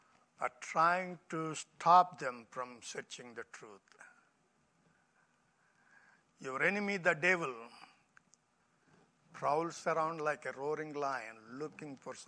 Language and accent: English; India; You can tell that we are from India. India is halfway around the world.